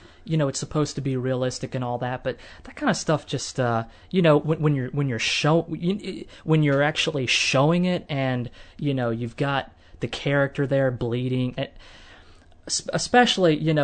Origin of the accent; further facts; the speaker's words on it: Wilson, North Carolina, United States; I think they still have one in my hometown of Wilson.